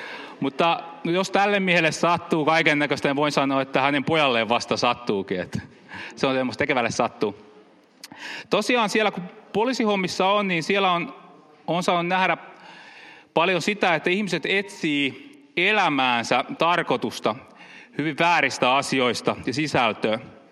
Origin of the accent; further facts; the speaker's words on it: Kihniö, Pirkanmaa, Finland; mä oon Kihniöltä kotoisin